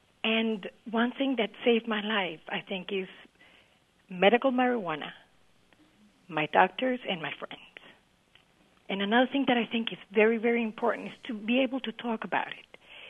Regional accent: Colombia; now in United States; At the time I was in Florida, I'm originally from Colombia. I was 38 years old when I was diagnosed with stomach cancer.

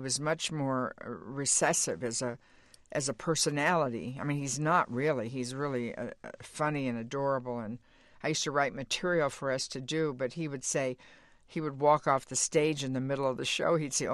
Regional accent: Detroit, Michigan, United States; also born or lived in Kentucky; I came from Detroit, and I had one foot in urban Detroit and one foot in rural Kentucky, and it was a bit of a culture shock

